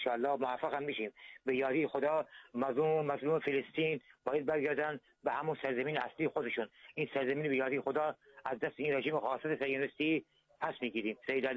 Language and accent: Persian; Iran; ما ایرانی هستیم